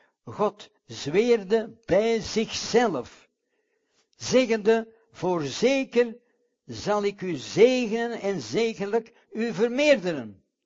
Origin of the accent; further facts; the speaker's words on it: Scotland, United Kingdom; in de richting van Schotland, mijn vaderland. Misschien weten het u het nog niet, ik ben een Schot.